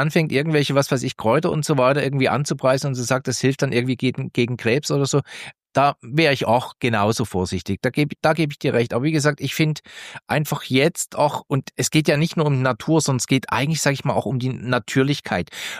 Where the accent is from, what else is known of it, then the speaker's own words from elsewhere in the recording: Schwendi, Glarus, Switzerland; Hier stadtnah Zürich, ich bin ein Landei, oder? Ich meine, ich komme aus dem Glarnerland.